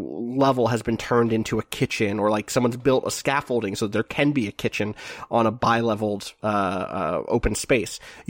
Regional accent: New York, United States; I'm from New York. My subway stations are cramped.

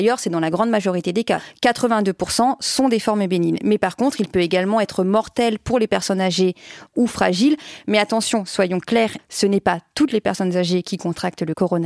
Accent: France; C'est très symbolique puisque c'est le premier mort du coronavirus hors d'Asie et il est chez nous en France.

